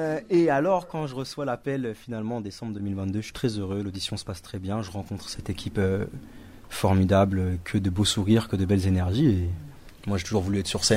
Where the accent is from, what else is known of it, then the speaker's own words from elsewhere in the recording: Hauts-de-France, France; moi je suis Picard